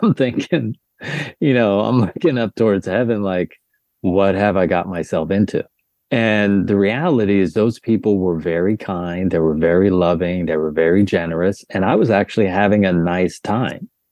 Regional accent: Pottsville, Pennsylvania, United States; also born or lived in Philadelphia; I was born in Philadelphia, stayed there till I was about 4 years old. And then I moved up to the coal regions of Pennsylvania. And then after my mother passed when I was seven, I went over to Pottsville, Pennsylvania.

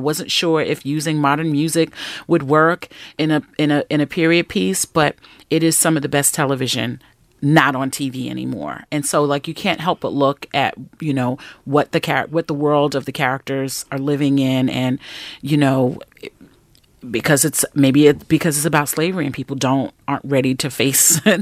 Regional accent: Brooklyn, New York, United States; born or raised there

